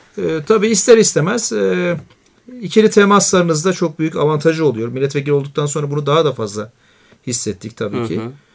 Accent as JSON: {"language": "Turkish", "town": "Siverek", "region": "Şanlıurfa", "country": "Turkey", "tie": "born there", "lives_now": "Ankara, Turkey", "said": "Ben Şanlıurfa Siverek doğumluyum. Ama ilk buraya gelişimiz tabii okul değişikliği münasebetiyle Ankara'ya geldiğimizde"}